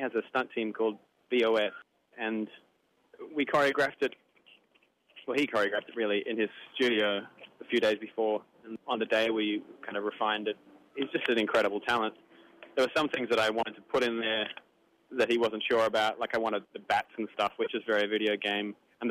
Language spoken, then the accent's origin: English; Australia; And for me, as an Australian, we were in a very privileged position